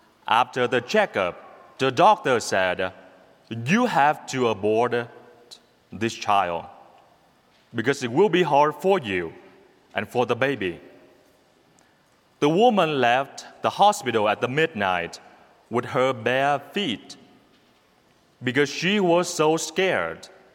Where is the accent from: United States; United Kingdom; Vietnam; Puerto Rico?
Vietnam; Growing up in Vietnam, the communist country